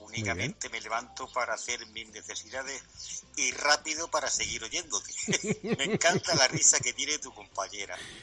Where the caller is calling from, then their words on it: Alicante, Valencian Community, Spain; Alicante, la mejor tierra que hay en toda España, o de las mejores.